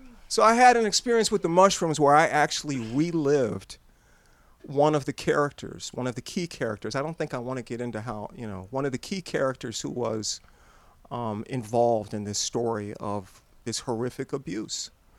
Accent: Ohio, United States; I'm from Ohio.

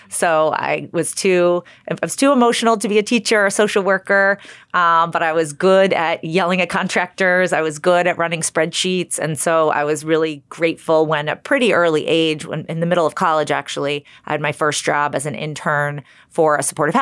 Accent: Massachusetts, United States; especially since I was doing this back in my hometown in Massachusetts when I first started my career

